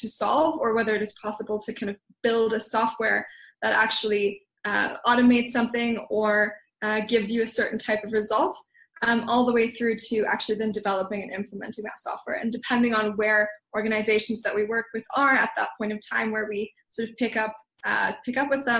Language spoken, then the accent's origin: English; Germany; accent: American; also born or lived in Scotland; I'm originally from Germany. The American accent is a bit deceiving. Went to international school, hence haven't been able to shake it off since